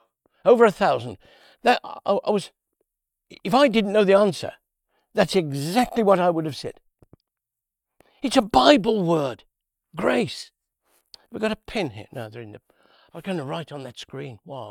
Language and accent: English; Worcester, West Midlands, United Kingdom; I'm from Worcester, England.